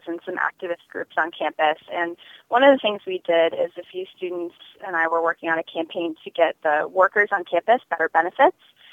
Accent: Tucson, Arizona, United States; I grew up in Tucson and just really wanted to get out in the world and learn about the world's problems and how to fight them.

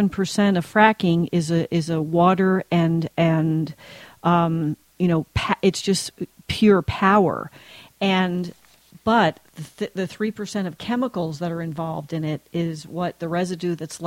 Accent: New Jersey, United States; So, and I'm from Jersey

